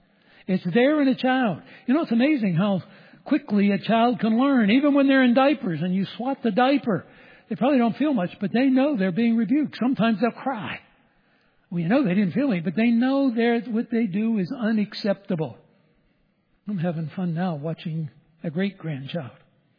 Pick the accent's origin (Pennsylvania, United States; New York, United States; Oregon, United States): Pennsylvania, United States; Pittsburgh; I was raised outside of Pittsburgh.